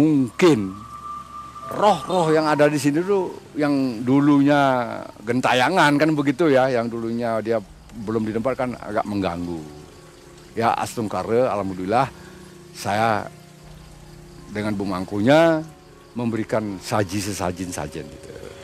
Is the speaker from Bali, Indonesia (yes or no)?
yes; Bali, Indonesia; Apa yang seperti kita orang Bali lakukan melukat itu boleh, sah-sah saja.